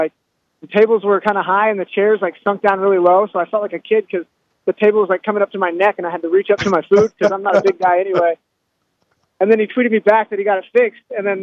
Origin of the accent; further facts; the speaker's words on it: Kansas City, Missouri, United States; now in Las Vegas, United States; I had to leave my hometown, Kansas City, and my daughter's 8 now.